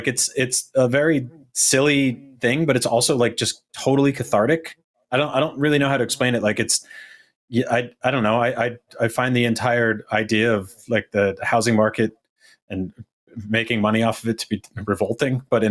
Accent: New Jersey, United States; One of the top three dumps I've ever seen, and I grew up in New Jersey. They have some good dumps there.

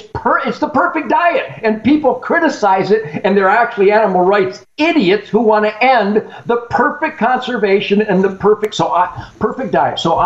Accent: Michigan, United States; I come from Michigan, once the number one hunting state in the world, and you've seen what has happened to it.

